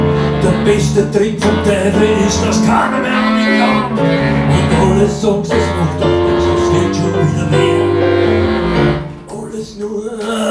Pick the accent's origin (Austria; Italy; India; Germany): Austria; Vienna; Das war früher, wo noch so viel Schnee war, dass man in meiner Heimat Wien Skifahren konnte.